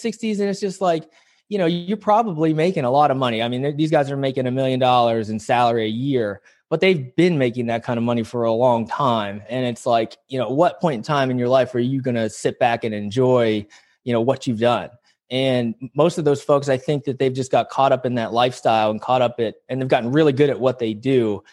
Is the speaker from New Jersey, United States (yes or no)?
no; West Virginia, United States; also born or lived in South Korea; I mean, I grew up in West Virginia. I was adopted when I was just a few months old from South Korea